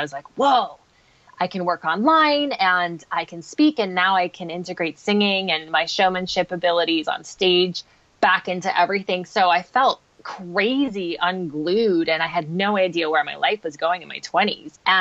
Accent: Goderich, Ontario, Canada; I live in Goderich, Ontario, and I grew up in Goderich, Ontario. So, you know, small town thinking.

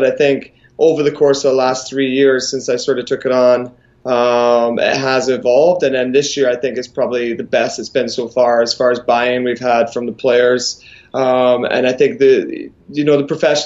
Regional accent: Scotland, United Kingdom; I grew up in Scotland, going back into the early 90s, played hockey over there growing up.

